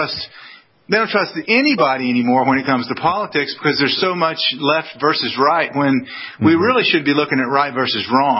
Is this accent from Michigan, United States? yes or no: no; Dallas, Texas, United States; I know just growing up around Dallas, Fort Worth area